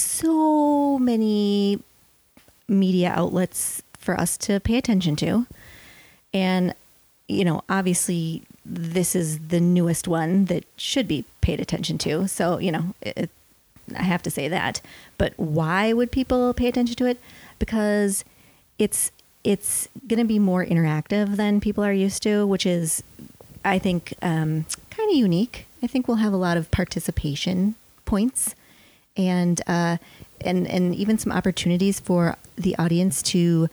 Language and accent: English; Minnesota, United States; So we're both from Minnesota.